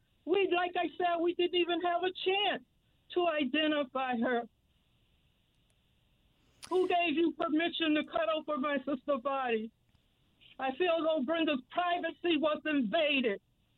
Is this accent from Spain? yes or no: no; Bridgeport, Connecticut, United States; I had pride just because I was born and raised in Bridgeport, born in Bridgeport Hospital. I was proud to tell people that.